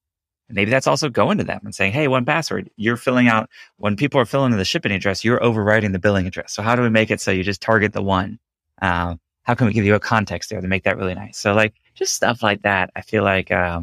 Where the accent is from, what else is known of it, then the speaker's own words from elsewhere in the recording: Houston, Texas, United States; Honestly, growing up in Houston, we used to get really bad hurricanes.